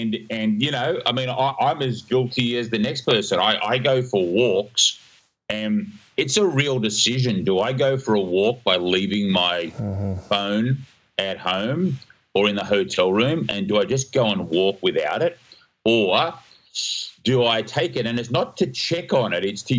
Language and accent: English; Sydney, New South Wales, Australia; born there; So I was born in Sydney, Australia.